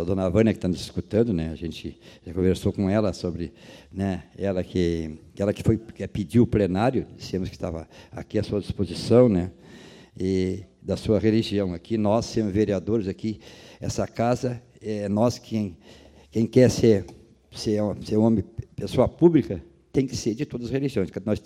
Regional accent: São Caetano, Brazil; Para mim, São Caetano é onde eu nasci e me criei, né, vereadora Vanessa, é a minha localidade, né, e sempre tenho orgulho da minha localidade

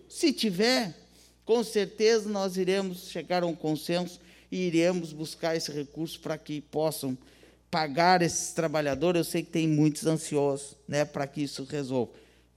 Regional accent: São José do Norte, Rio Grande do Sul, Brazil; Já cheguei muitas vezes lá em Brasília, em alguns locais, né? Da onde você é? São José do Norte. Onde fica isso? É lá no fim do mundo? Não mesmo.

